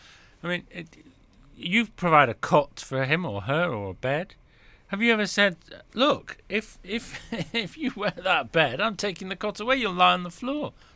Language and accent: English; Manchester, North West England, United Kingdom; where I grew up in Manchester.